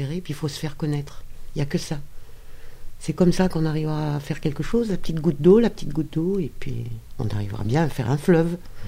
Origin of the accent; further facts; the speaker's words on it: Bourgoin-Jallieu, Auvergne-Rhône-Alpes, France; Alors moi, je suis de Bourgoin-Jallieu aussi. Je suis retraitée.